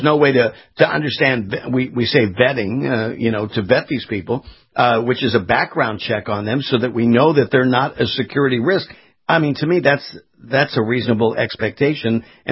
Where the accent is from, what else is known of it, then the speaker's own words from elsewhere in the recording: California, United States; now in Florida, United States; I mean, I was born and raised in California. I'm based now in Florida.